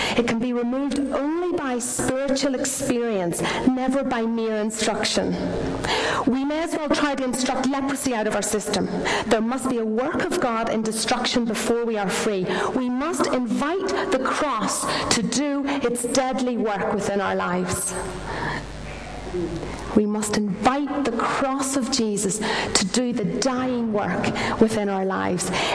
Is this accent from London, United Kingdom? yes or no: no; Northern Ireland, United Kingdom; because I'm from County Down, and we met in Banbridge.